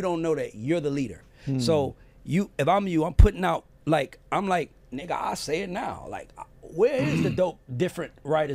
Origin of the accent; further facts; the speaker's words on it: West Coast, United States; Because I'm from the West Coast.